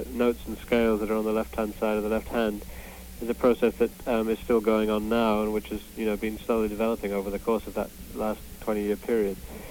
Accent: United Kingdom; now in United States; since I'm a British person living in America

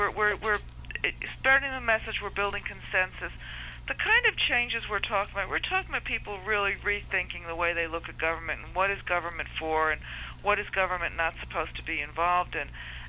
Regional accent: Washington, District of Columbia, United States; now in Atlanta, United States; I'm originally from D.C., but I live in Atlanta now.

